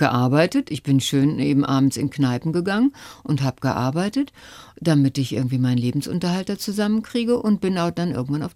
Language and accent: German; North Rhine-Westphalia, Germany; Und da, wo ich herkomme, aus dem Ruhrgebiet